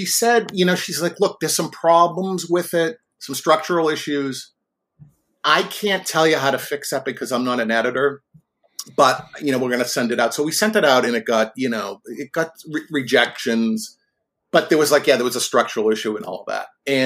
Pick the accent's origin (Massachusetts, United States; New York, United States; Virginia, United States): Massachusetts, United States; Boston; when I was a kid of about 11 or 12 growing up in the Boston area